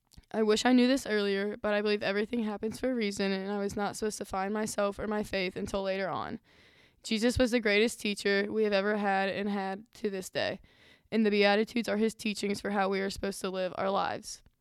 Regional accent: Louisville, Kentucky, United States; I'm a senior from Louisville, Kentucky.

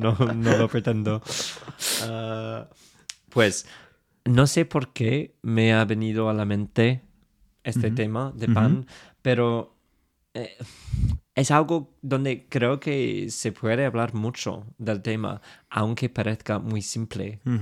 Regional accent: England, United Kingdom; Spanish is a second language; yo soy un inglés muy básico.

